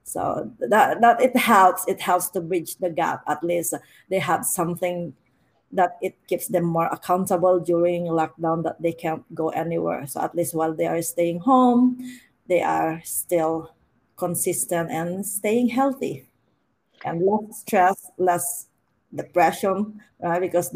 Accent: Philippines; moved away as an adult; also born or lived in Hong Kong; now in Canada; Yeah, I originally came from the Philippines. I'm a Filipina. And then before coming here, I worked more than a year in Hong Kong

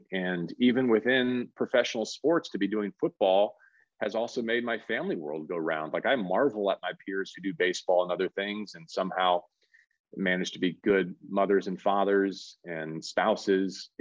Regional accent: California, United States; also born or lived in Torrance / Los Angeles; I was born in Torrance and my roots are in Los Angeles, though I was raised largely in Northern California in the San Francisco Bay Area.

